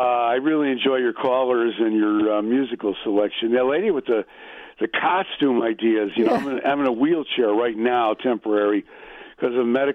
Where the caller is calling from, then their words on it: Norridge, Illinois, United States; But I'm calling from Norridge